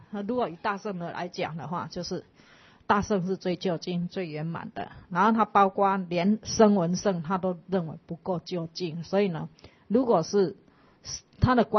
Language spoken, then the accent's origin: Chinese; Taipei, Taiwan; 结果偏偏我们都是台北人跟那个城市人